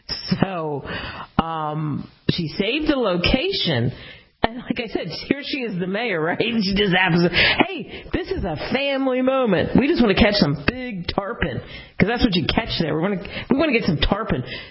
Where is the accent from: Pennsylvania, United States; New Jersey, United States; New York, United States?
New Jersey, United States; Cherry Hill; And I guess it's because I grew up in Cherry Hill, New Jersey, over the bridge from Philly.